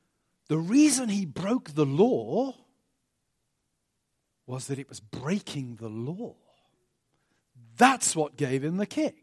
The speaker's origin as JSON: {"language": "English", "region": "England", "country": "United Kingdom", "tie": "born or raised there", "said": "Where I grew up in England"}